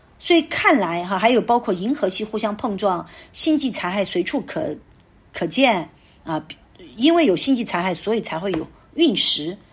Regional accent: Sichuan, China; 回家乡我每年总归要回我家乡四川

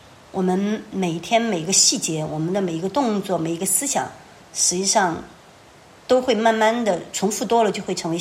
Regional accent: China; 我觉得对我们中国人来说，我们这些从小没有接受基督教教育，然后带着我们自己从小教育的痕迹来读圣经的人

